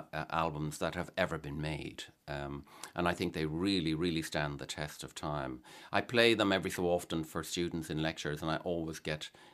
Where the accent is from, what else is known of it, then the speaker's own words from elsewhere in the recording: Blackrock, Leinster, Ireland; In the earlier years, we grew up in Black Rock, and my parents' house was in Black Rock